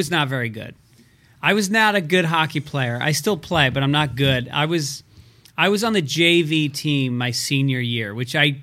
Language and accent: English; New York, United States; I grew up in New York, and there was this rink in White Plains. Or was it Yonkers? I think it might have been Yonkers.